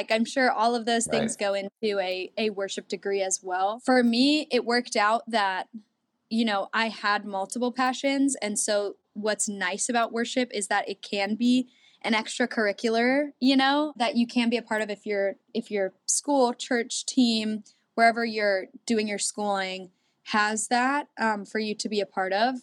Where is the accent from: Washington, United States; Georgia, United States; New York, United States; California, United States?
New York, United States; now in Lakeland, United States; I grew up in Long Island, New York. And so I was at that church my whole life and then came to Lakeland, Florida